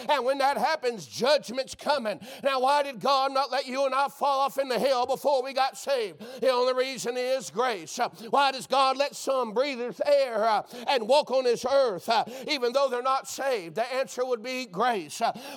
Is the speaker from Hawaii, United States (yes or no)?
no; Pensacola, Florida, United States; I grew up over there in Pensacola and Milton Air and Pace area.